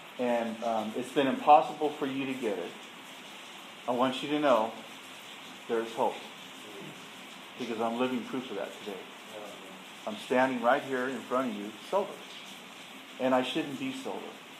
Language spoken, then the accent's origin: English; Guadalupe, California, United States; also born or lived in Fort Worth; I was born in Fort Worth, Texas. I don't know anything about Texas. Zero. My parents moved a lot. My dad was in the service. And we landed in Guadalupe, California in the year of 1962.